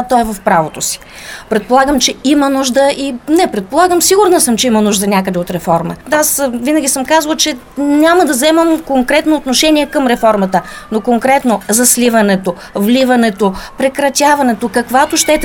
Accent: Plovdiv, Plovdiv Province, Bulgaria; От Пловдив съм, адвокат с 25 годишна практика съм.

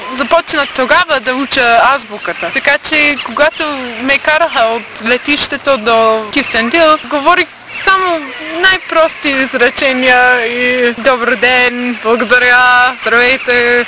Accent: Wisconsin, United States; Bulgarian is a second language; За едно момиче от малко градче в Уисконсин, това ще е малко различно.

